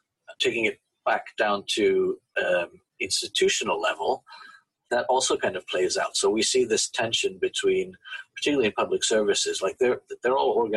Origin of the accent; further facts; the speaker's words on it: Belgium; English is a second language; moved away; also born or lived in France / England / Finland; So I was actually born in France and then grew up in Belgium. That's where I learned English. And then I lived in England a long time.